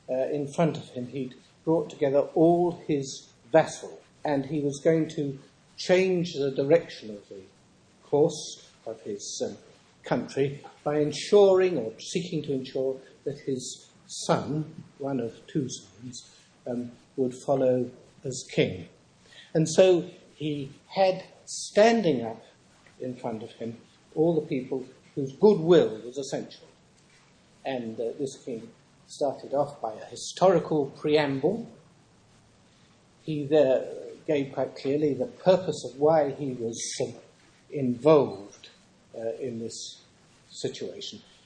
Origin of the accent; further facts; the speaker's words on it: England, United Kingdom; at least in my home country, England